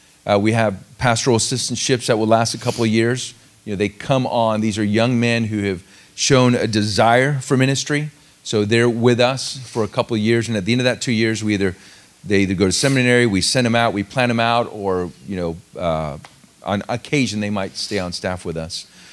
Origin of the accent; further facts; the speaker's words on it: Florida, United States; also born or lived in Puerto Rico; I grew up in a Catholic home. I was born in Puerto Rico. We lived there until I was 8. Moved to Central Florida. Went to the Catholic Church there, Our Lady of Grace.